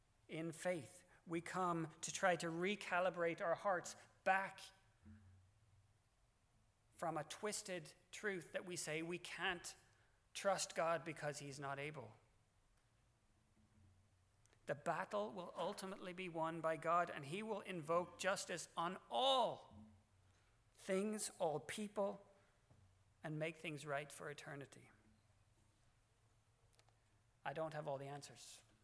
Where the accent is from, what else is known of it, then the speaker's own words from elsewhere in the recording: Ireland; Being Irish, I had high hopes, but they were outclassed by the New Zealand team.